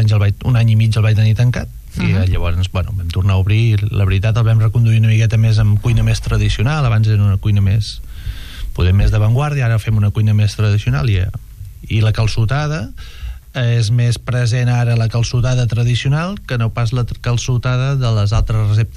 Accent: Catalonia, Spain; som de l'Alt Camp o tenim el restaurant

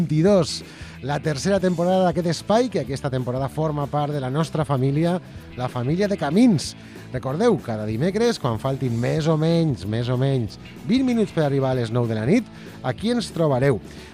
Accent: Castellón, Valencian Community, Spain; Yo soy de Castellón … o sea que somos hermanos de comunidad.

